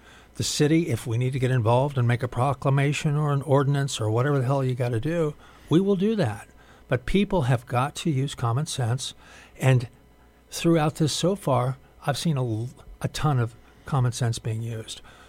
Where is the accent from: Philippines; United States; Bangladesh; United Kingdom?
United States; Missouri; And I grew up in Missouri, which is having an outbreak now.